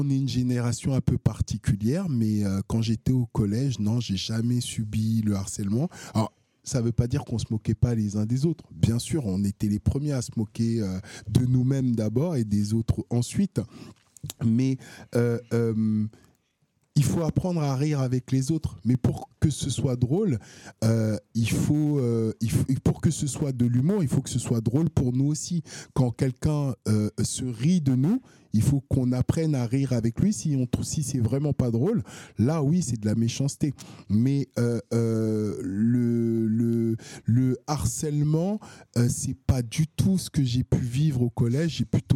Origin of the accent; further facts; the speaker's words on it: Senegal; born there; also born or lived in Paris region, France; Alors, je suis né au Sénégal. J'ai habité très longtemps en France, en région parisienne. Et depuis le mois de juin, avec mes enfants, je suis retourné m'installer au Sénégal, à Sali, à 2 heures à peu près en voiture de Dakar.